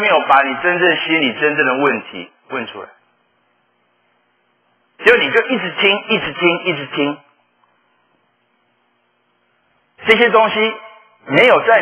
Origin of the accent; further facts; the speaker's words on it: Taipei, Taiwan; 因为我是台北人啊